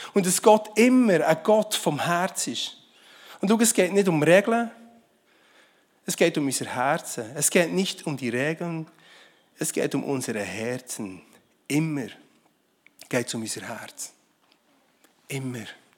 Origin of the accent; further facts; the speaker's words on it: Switzerland; Und glauben Sie, als Schweizer, wenn wir Frucht hören, denken wir sofort an Business.